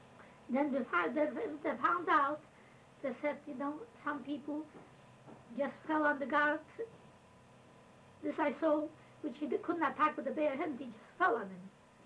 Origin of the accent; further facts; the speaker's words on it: Szydłowiec, Masovian Voivodeship, Poland; Shidlovyets, my hometown.